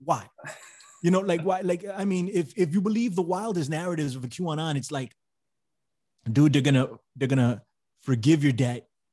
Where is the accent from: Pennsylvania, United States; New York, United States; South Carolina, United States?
New York, United States; Bronx; So I live in New York, right? I'm from New York. I'm from the Bronx. I've been here all my life